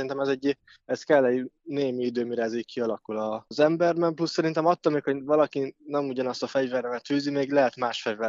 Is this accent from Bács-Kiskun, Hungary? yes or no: yes; Kunszentmiklós, Bács-Kiskun, Hungary; hogy én vidéki vagyok, Kunszemiklósról származok, és ott, amikor én elkezdtem vívni